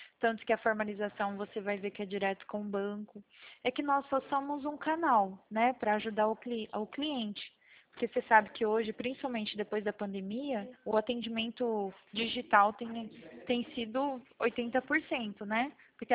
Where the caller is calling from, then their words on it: Presidente Prudente, São Paulo, Brazil; Ó, eu falo do estado de São Paulo, a cidade é Presidente Prudente.